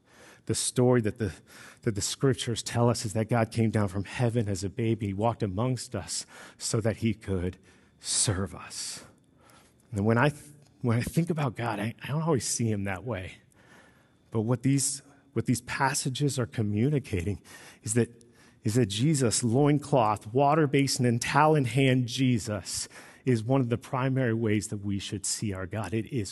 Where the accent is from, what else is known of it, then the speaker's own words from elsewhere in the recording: Texas, United States; I grew up in South Texas, right on the border.